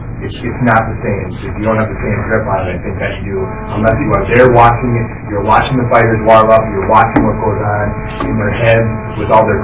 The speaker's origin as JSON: {"language": "English", "region": "Minnesota", "country": "United States", "said": "We want to be treated like Minnesota because we are Minnesotan"}